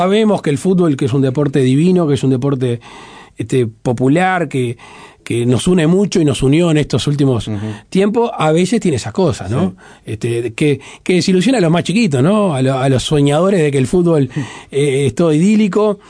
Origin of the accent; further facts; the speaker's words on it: Uruguay; Como uruguayo me parece raro que un candidato firme a presidir una institución con la polenta que venía se baje a pocos días.